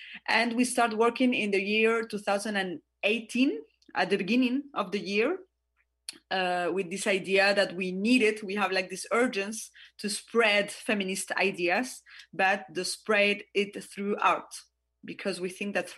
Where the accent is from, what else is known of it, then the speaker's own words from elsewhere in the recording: Valparaíso, Chile; We are four women from Valparaíso.